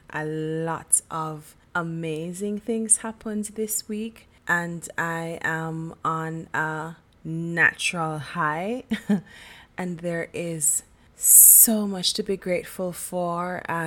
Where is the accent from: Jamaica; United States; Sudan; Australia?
Jamaica; now in Canada; I am Jamaican by birth. A very proud Jamaican. Big up yard. But I moved to Canada 6 years ago.